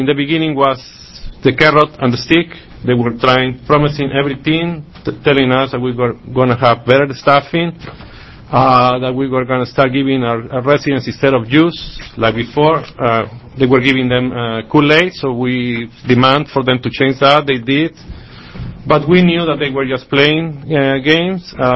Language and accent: English; Mexico; now in United States; I came from Mexico, and I will expect this level of corruption in a country like Mexico, and where the unions are sold, and there is no freedom or democracy, really.